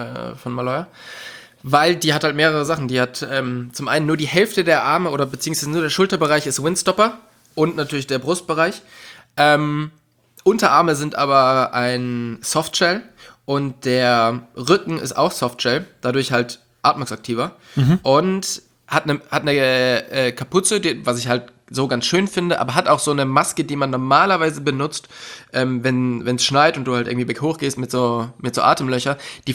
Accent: North Rhine-Westphalia, Germany; Ja, ich komme ja aus der Nähe von Köln, also aus dem Oberbergischen Kreis, und das nennen wir auch liebevoll das Schottland von Deutschland, wo es halt einfach gefühlt immer regnet

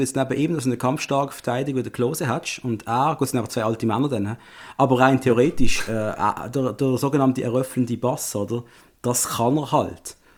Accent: Basel, Basel-Stadt, Switzerland; Dass es für uns als Basler

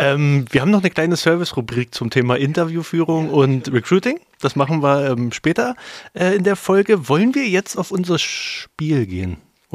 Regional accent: Berlin, Germany; Müssen wir als Berliner wirklich raten.

